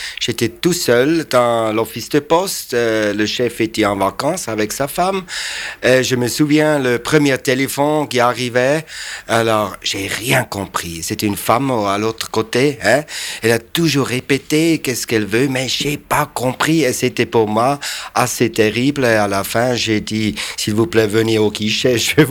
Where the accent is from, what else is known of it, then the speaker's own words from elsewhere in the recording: German-speaking Switzerland, Switzerland; French is a second language; c'était presque la même chose comme en Suisse allemande. Alors j'ai remarqué qu'on accepte mon accent.